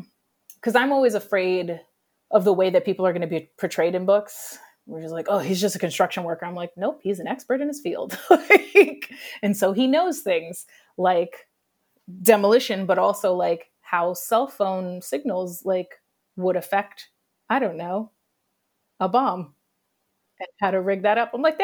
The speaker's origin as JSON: {"language": "English", "region": "New York", "country": "United States", "said": "I'm a New Yorker, so I'm a big walker as well."}